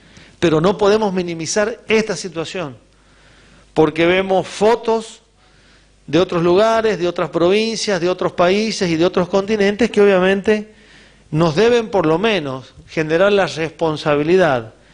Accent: Pocito, San Juan, Argentina; como los positanos somos sanjuaninos

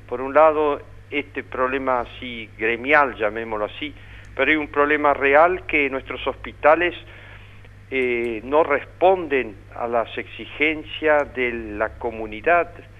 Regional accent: Argentina; nos sentimos y somos argentinos

